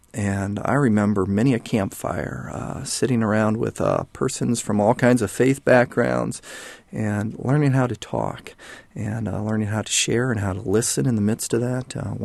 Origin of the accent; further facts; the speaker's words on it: United States; also born or lived in Geneva, Switzerland; I was a super patriot over there, was very proud of being an American, and realized I didn't know as much about America as most folk. So felt very lost when I first came back.